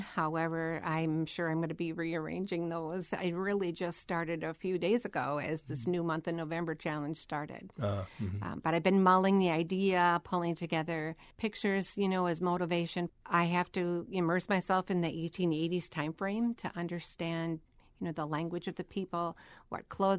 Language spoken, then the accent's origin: English; Washburn, Wisconsin, United States; I grew up in Washburn, graduated in 1975, so I'm aging myself.